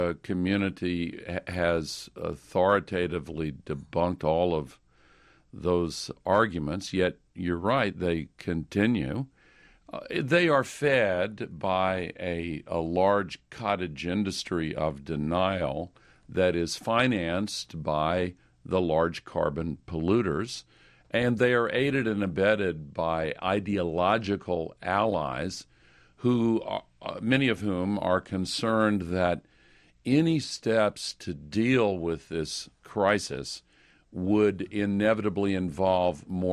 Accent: Nashville, Tennessee, United States; 2 years ago in my hometown of Nashville, thousands of my neighbors lost their homes and businesses

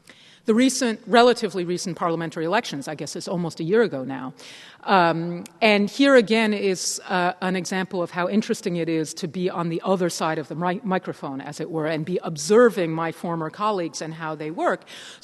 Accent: United States; Believe it or not, as an American, I'm actually safer in Afghanistan than a lot of Afghans are.

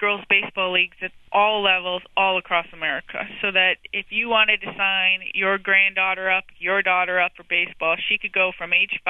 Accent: Cleveland, Ohio, United States; Yes, for sure, because I'm from Cleveland.

